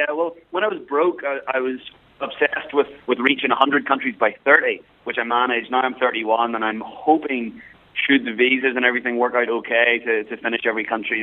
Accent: Galway, Connacht, Ireland; born there; Well, I was born in Galway, Dave, down in the south, and then some family issues. We moved up north, just my mum, my sister, and myself.

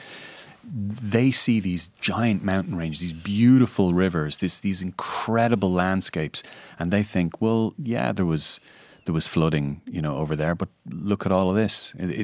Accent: Ireland; I hammed up the accent a bit. I came all the way from Ireland

